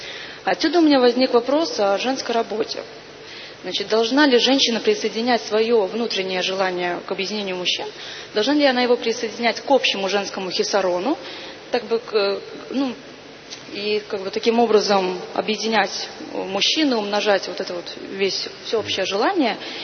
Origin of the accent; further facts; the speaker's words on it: Latvia; из Латвии.